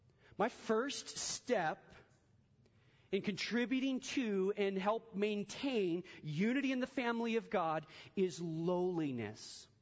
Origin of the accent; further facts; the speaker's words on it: United States; have my like Rocky moment just because I'm American.